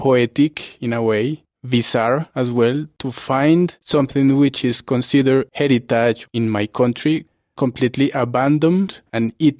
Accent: Bogotá, Bogotá Capital District, Colombia; I'm an artist from Bogotá, Colombia.

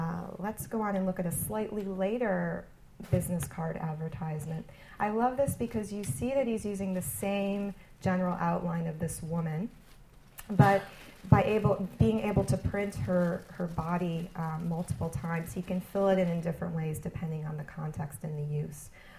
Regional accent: Midwest, United States; I grew up in the Midwest, and I remember Horns when I was a kid.

